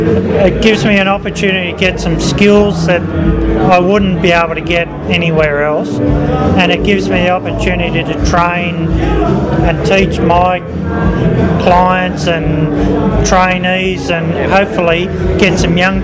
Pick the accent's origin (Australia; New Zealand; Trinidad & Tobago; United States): Australia; Adelaide, South Australia; I don't come from Griffith, I came from Adelaide.